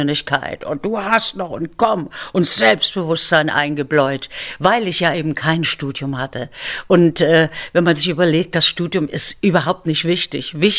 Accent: Zwickau, Saxony, Germany; das war alles wieder meine Heimat. Die war natürlich stolz auf ihr

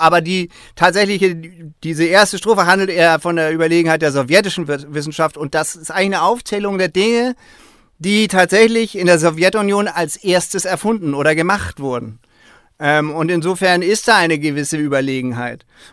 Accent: Germany; als Wessi, ich erinnere mich noch an die Anfänge der Grünen

